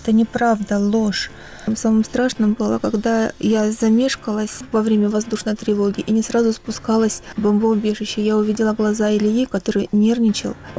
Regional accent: Kharkiv, Kharkiv Oblast, Ukraine; Я из Харькова. Родилась и выросла в этом городе.

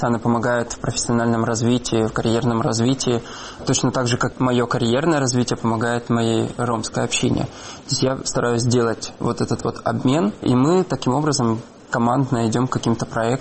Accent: Russia; born or raised there

